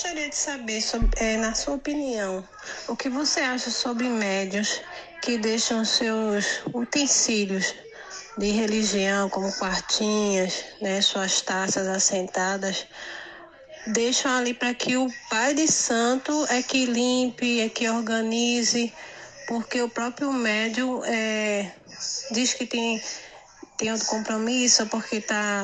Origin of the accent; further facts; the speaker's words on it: Rio Grande do Norte, Brazil; Então, eu sou aqui do interior do Rio Grande do Norte e muitas vezes fui taxada como louca na minha infância.